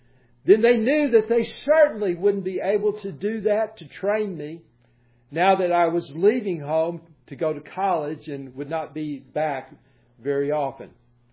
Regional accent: Arkansas, United States; because I'm from Arkansas. I was going to college in Mississippi State, near the Alabama border. So I was going to be far away from home.

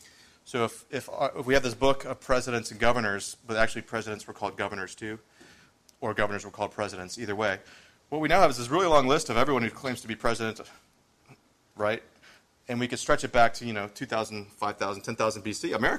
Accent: Virginia, United States; I'm from Virginia.

